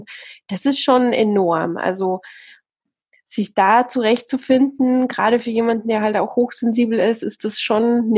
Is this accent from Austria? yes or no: yes; Austria; also born or lived in South Africa; now in Bavaria, Germany; eigentlich bin ich Österreicherin, also meine Eltern sind beide Österreicher und dann haben sich die irgendwann mal getrennt und dann bin ich in Österreich aufgewachsen.